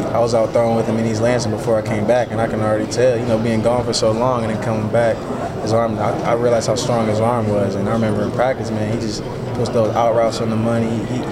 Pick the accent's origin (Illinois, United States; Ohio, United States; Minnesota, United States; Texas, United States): Ohio, United States; Columbus; he's at Ohio State, and I'm from Columbus, so I know him.